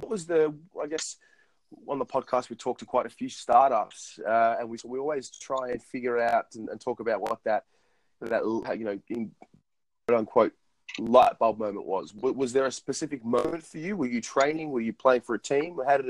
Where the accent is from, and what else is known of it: Melbourne, Victoria, Australia; born or raised there